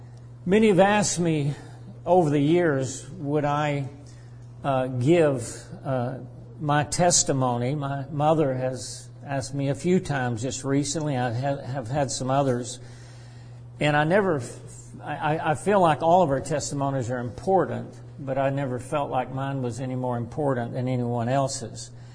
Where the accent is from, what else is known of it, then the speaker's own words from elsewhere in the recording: Tennessee, United States; also born or lived in Elyria, Ohio / Los Angeles, California; My childhood, I was born in Elyria, Ohio. At 3 years of age, moved to Los Angeles, California. And at 4 years of age, moved to Tennessee. It's where I and my brother grew up. I grew up on a farm, a small farm, 50 acres